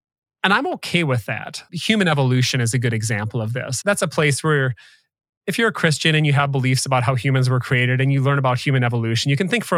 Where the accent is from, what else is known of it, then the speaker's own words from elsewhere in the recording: Rochester, Minnesota, United States; So I grew up in Rochester, Minnesota, which is famous for being the home of the Mayo Clinic.